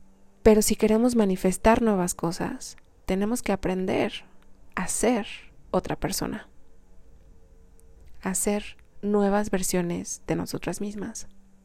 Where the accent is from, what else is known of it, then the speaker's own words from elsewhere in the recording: Mexico; ¿Acaso soy mexicana? ¿Eso soy?